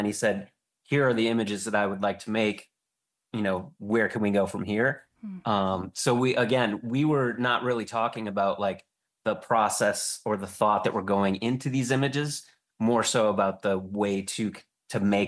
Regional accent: Minnesota, United States; that seems so much like a story that I would hear from my hometown in like Minnesota, like a very small town.

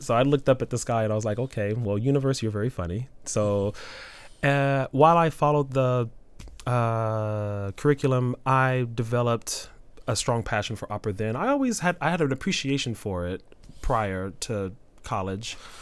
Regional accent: Marshall, Texas, United States; So, yeah, I am from Marshall, Texas. That's my hometown.

